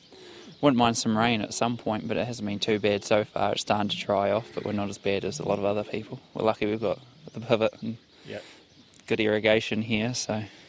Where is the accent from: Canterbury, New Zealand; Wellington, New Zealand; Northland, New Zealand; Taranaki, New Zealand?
Canterbury, New Zealand; Spencerville; No, we grew up in Spencerville, just north of Christchurch. The dad's farm was there